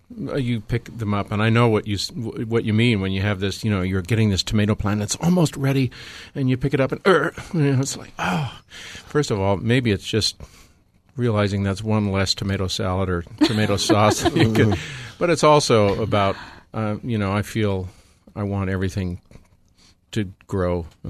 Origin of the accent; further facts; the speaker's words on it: Butte, Montana, United States; I grew up in Butte, Montana, and my father was interested in the soil.